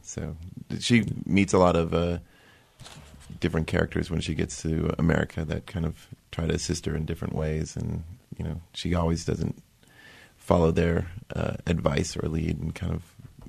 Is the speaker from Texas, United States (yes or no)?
yes; Texas, United States; No. We're from Texas.